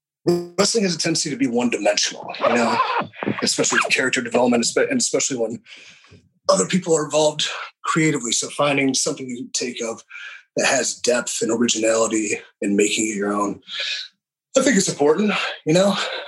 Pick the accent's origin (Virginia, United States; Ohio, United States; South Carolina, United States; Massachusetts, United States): Ohio, United States; Willoughby; East of it, Willoughby.